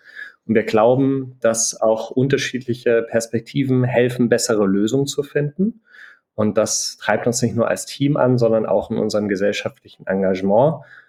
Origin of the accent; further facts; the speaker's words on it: Bavaria, Germany; ich bin auch in Mittelfranken im Umfeld aufgewachsen, in dem schon auch eher klassischere Rollenverständnisse präsent waren, sowohl bei Frauen als auch bei Männern.